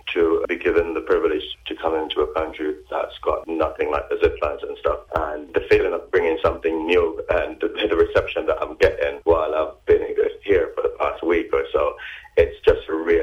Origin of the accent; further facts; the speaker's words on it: Jamaica; I'm originally from Jamaica, and I would have done loads of that in Jamaica.